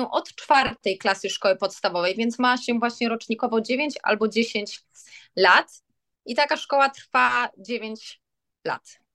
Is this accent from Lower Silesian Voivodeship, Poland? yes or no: yes; Wrocław, Lower Silesian Voivodeship, Poland; pochodzę z Wrocławia, a uczyłam się w szkole baletowej w Warszawie. Jestem jedynaczką